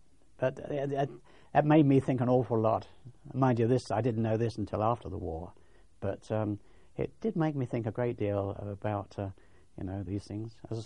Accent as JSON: {"language": "English", "town": "Leatherhead", "region": "South East England", "country": "United Kingdom", "tie": "born or raised there", "said": "my hometown's Leatherhead, and Jack Barnes came from Epsom. This is how I came to get to know Jack."}